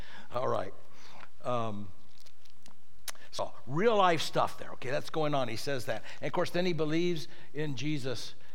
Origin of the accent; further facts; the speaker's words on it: Oceanside, California, United States; I'm thinking about when I grew up in Oceanside, across the slough, we called it, from us, was Carlsbad. Can anything good come out of Carlsbad?